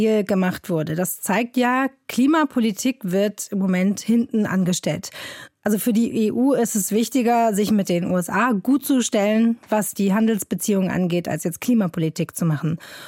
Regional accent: Hamburg, Germany; als Hamburgerin, ne, norddeutscher Sommer.

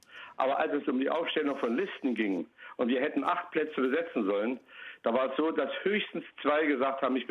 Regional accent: Neustadt an der Orla, Thuringia, Germany; ich war hier in Neustadt an der Orlabe, in meinem Heimatort, 15 Jahre im Stadtrat

